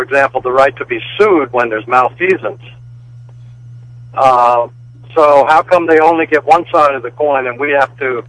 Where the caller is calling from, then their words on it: Washington, District of Columbia, United States; I'm calling from Washington, D.C.